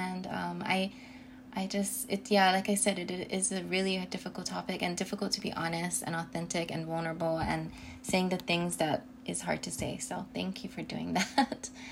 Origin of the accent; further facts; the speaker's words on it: Hawaii, United States; I mean, I'm born and raised in Hawaii, but I went away for school, and I did come back